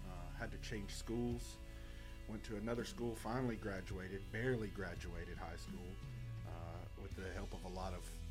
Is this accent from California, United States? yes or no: no; Pulaski, Tennessee, United States; I'm from Pulaski, Tennessee. Born and raised there. Grew up, my whole life was in Pulaski.